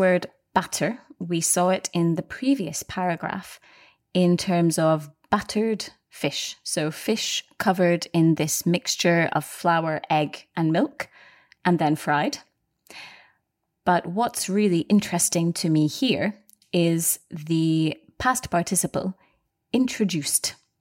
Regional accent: Scotland, United Kingdom; There isn't even any kind of regional difference, as we are both from Scotland and we say different things.

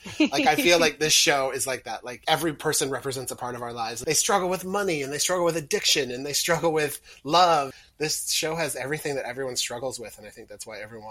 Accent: Missouri, United States; Like my hometown in Missouri has one of those zoos. This guy has like 3 or 4 tigers and 1 monkey and 1 crocodile. And this is like outside of St. Louis. So, you know, it snows there and it gets below 0 in the winter.

